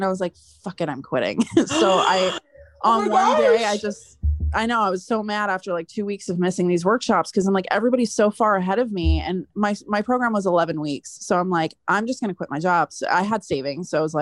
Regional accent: California, United States; And I'm from the Bay, so it wasn't too far away.

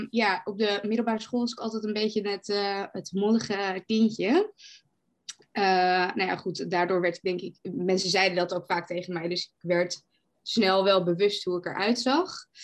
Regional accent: Amsterdam, North Holland, Netherlands; Ik ben 24 jaar. Ik kom uit Amsterdam.

